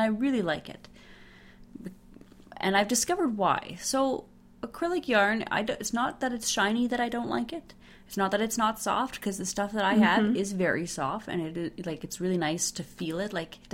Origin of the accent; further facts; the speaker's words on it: Montreal, Quebec, Canada; See, I grew up in Montreal, and it was not maybe minus 10, but it was like minus 5. I did a lot of snowsuit trick-or-treating.